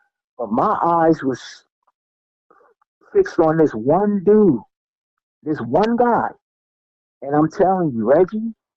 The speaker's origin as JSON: {"language": "English", "town": "Trenton", "region": "New Jersey", "country": "United States", "said": "I'm from Trenton, New Jersey. We got 7.5 miles away from everywhere."}